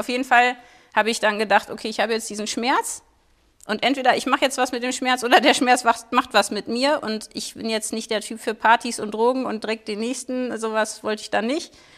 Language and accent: German; North Rhine-Westphalia, Germany; Ich bin ja mitten in der Pampa aufgewachsen, also wie ich im Sauerland, wir hatten noch nicht meine Hausnummer